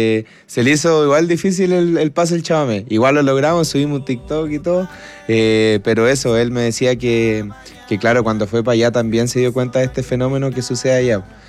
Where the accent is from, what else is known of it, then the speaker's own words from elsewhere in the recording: Villa O'Higgins, Aysén, Chile; a toda mi gente que me está viendo de la región de Aysén, de Villa O'Higgins, mi pueblo querido